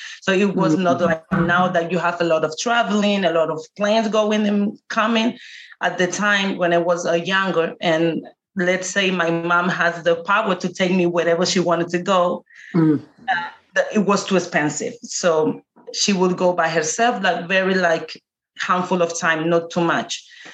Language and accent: English; Canary Islands, Spain; also born or lived in Lanzarote; I was born in Lanzarote, but I didn't grow up there. So we moved when I was little. We moved to Gran Canaria. That it's a different one from the same group. And I grew up here.